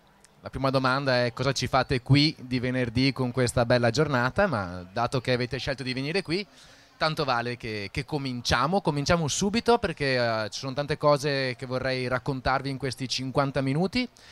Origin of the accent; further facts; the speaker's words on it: Treviso, Veneto, Italy; vengo da Treviso